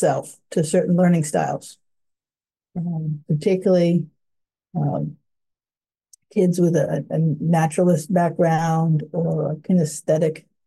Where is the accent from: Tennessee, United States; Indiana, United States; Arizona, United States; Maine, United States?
Maine, United States; Bradley; also born or lived in Old Town; I was born in Maine. I grew up just north of Bangor, Bradley in Old Town.